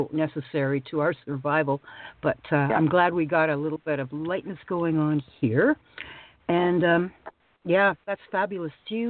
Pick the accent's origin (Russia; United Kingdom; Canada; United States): Canada; I'm Canadian, eh, so I really like your accent.